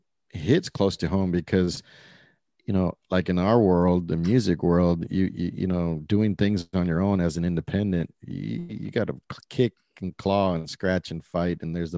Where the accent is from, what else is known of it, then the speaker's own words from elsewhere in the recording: Donna, Texas, United States; I love the city. I come from Donna.